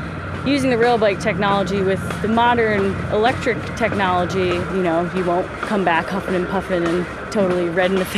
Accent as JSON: {"language": "English", "region": "Rhode Island", "country": "United States", "moved": "yes", "lives_now": "Phoenicia, United States", "said": "Not originally. I'm from Rhode Island, but I moved up here in 2014, unrelated to the Rail Explorers in Rhode Island, but found myself here anyway"}